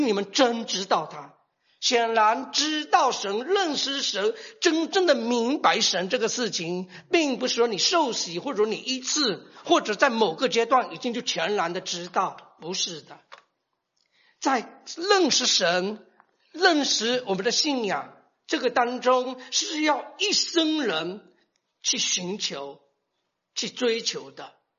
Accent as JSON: {"language": "Chinese", "region": "Fujian", "country": "China", "said": "我讲的普通话不怎么样啊？你可能会知道我是福建人，或者福建里面山比较山区里面的人。"}